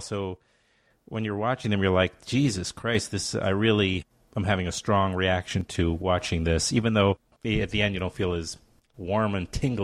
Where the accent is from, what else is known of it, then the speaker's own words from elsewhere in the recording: Queens, New York, United States; I grew up on Queens Boulevard, so I know the Irish.